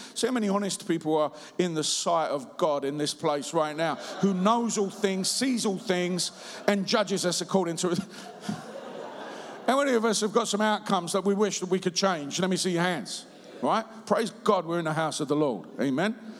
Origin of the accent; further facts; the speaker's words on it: London, United Kingdom; You know, me and Tommy, we lived a life where when I was growing up in the East End, and when he was growing up in the East End